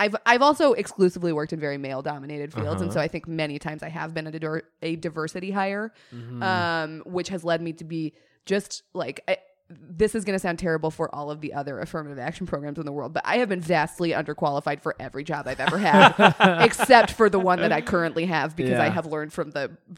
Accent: Colorado, United States; growing up in Colorado around Broncos culture is such a sports turnoff.

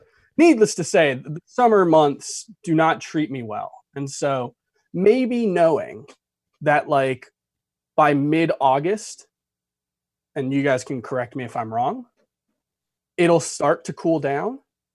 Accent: Florida, United States; But, you know, growing up in South Florida, 31 years, I'm a larger person.

